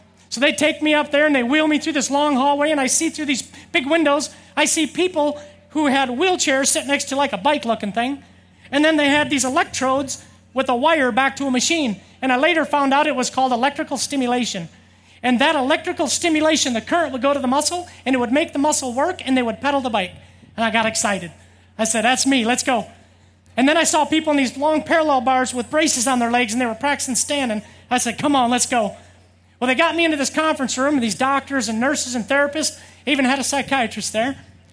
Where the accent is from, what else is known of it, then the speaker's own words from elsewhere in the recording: Woonsocket, South Dakota, United States; So I had to go home to my hometown, Woonsocket, South Dakota.